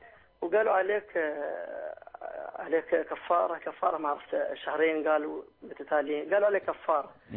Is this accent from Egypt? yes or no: no; Sudan; أنا من السودان الصالح.